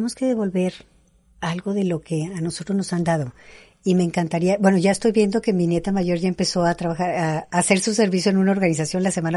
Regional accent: Mexico; si no nos unimos todos como mexicanos, ¿a dónde vamos a ir?

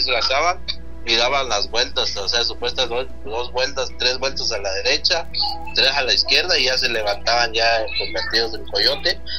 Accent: Siltepec, Chiapas, Mexico; Yo soy del municipio de Siltepec, Chiapas.

